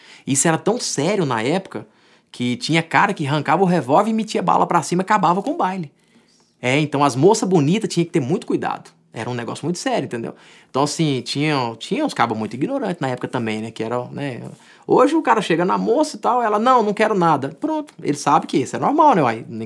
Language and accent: Portuguese; Campina Verde, Minas Gerais, Brazil; Primo, irmão, amigos de infância que a gente tocava lá em Campina Verde, brincava junto e tal.